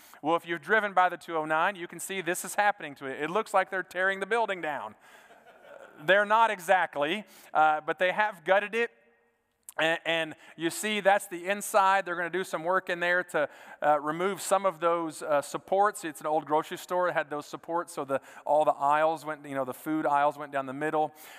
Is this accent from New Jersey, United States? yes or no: no; Texas, United States; because I am a Texan.